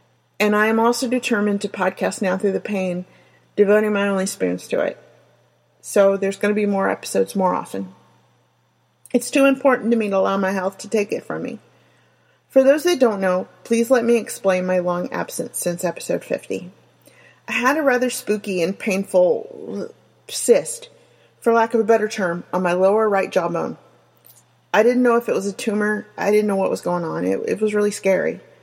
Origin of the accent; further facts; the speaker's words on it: the South, United States; accent: southern; No one wants to listen to me slur and mumble on top of my southern accent, and my occasional dysphagia, which causes me to stumble over words.